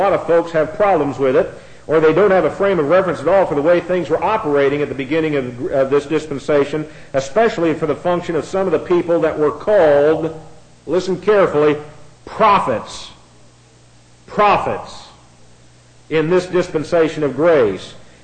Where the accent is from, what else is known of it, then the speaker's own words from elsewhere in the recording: Indiana, United States; I'm from Indiana where the air is thick, and from North Carolina, the air is thick here too.